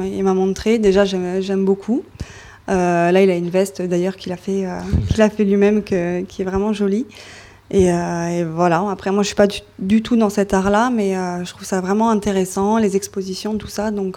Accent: Metz, Grand Est, France; moved away as an adult; je viens de Metz, je ne suis pas du tout d'ici, j'ai fait un bac littéraire. Et à 18 ans, en fait, je suis arrivée ici avec mes parents

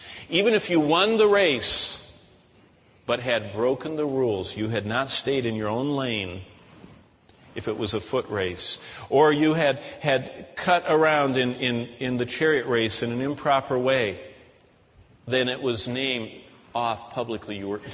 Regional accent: East Lansing, Michigan, United States; When I grew up in East Lansing, Michigan, there was a girl in our junior high and high school that was in training.

